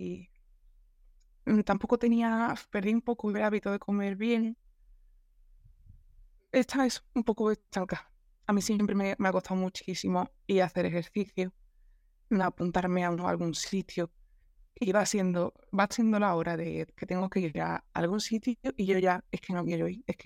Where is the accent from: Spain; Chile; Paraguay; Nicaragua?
Spain; Andalusia; yo soy de un pueblo de Cádiz, tengo 28 años.